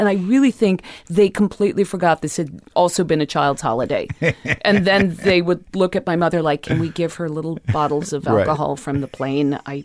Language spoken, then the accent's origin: English; West Hollywood, California, United States; I grew up in the West Hollywood Hills.